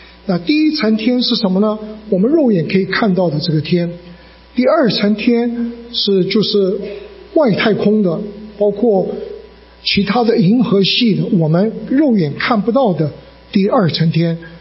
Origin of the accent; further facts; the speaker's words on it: China; 希伯来民族的宇宙观是绝非我们中国人所能够明白的。